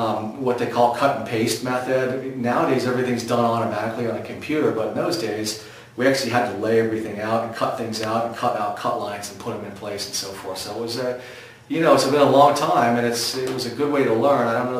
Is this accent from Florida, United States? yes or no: no; Palo Alto, California, United States; I grew up in Palo Alto, which is near Stanford University, about 35 miles south of San Francisco. Lived there until 1980, all the way through high school, so I guess you could say I'm a California native